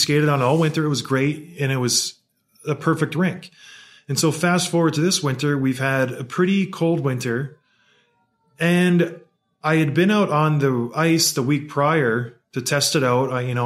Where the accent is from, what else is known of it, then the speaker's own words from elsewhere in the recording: St. Catharines, Ontario, Canada; I grew up in St. Catharines, Ontario, and where I lived, there was a pond called Martindale Pond in Port Dalhousie.